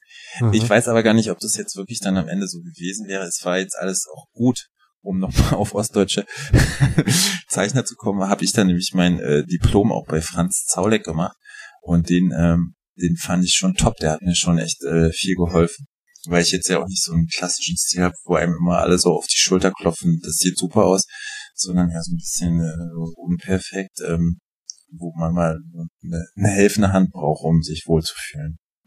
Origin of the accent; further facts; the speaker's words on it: Berlin, Germany; accent: Berlin slang; also born or lived in Rostock; Ja, der ist wirklich aus Berlin, aber ich bin in Rostock geboren, das muss ich nur vervollständigen.